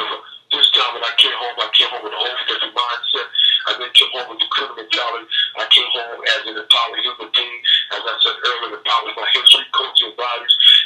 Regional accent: New York City, New York, United States; because I'm originally from Oceanville, Brownsville, a person of the Brownsville community, and this is where I grew up

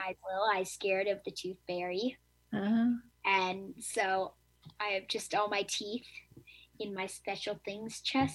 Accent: Hudson, New York, United States; I'm from Hudson.

